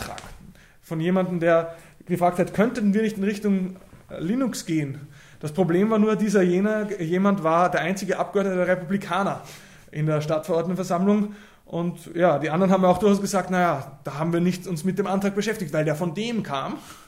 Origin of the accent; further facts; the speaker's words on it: Linz, Upper Austria, Austria; wie zum Beispiel in meiner Heimatstadt Linz, wo ich ursprünglich herkomme